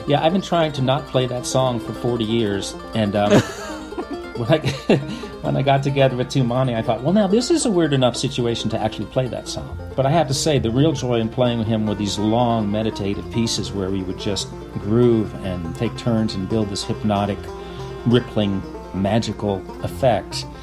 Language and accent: English; New York City, New York, United States; I'm also a bit of an outsider to the bluegrass world in that I come from New York City.